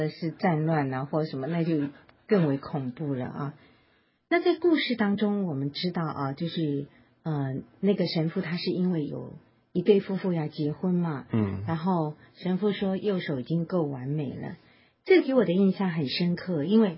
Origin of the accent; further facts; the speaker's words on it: China; 就我们中国人的想法好像是说这对医生没有获得善终嘛，因为死于非命。